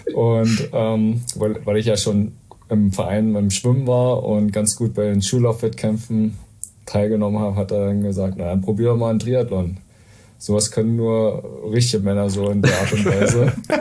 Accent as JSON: {"language": "German", "town": "Finsterweide", "country": "Germany", "tie": "born or raised there", "said": "Na, ich bin ja in Finsterweide geboren und aufgewachsen."}